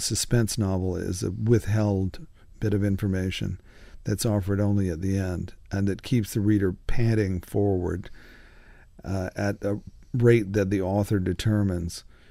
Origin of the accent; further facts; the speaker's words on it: Rocky Mount, North Carolina, United States; now in Hillsborough, United States; It's not my hometown, which is Rocky Mountain. It's not my current hometown, which is Hillsborough, North Carolina.